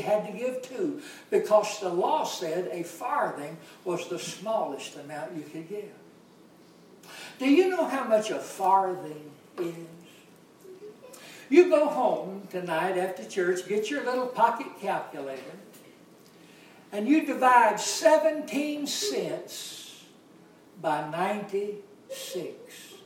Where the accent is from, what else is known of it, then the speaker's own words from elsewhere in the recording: Alabama, United States; Now, I'm from Alabama, and in Alabama, much means much.